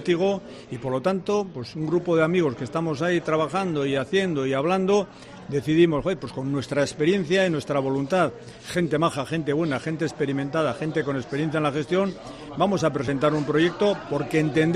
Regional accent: Portugalete, Basque Country, Spain; Además, eso era mi villa natal. Yo soy de Portugalete, nacido en Portugalete.

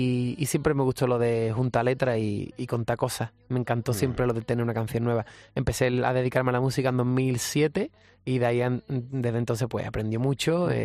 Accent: Rota, Andalusia, Spain; Yo veía a la gente disfrazada cantando por la calle, por mi pueblo, por Cádiz, por Rota, y yo me quedaba enamorado.

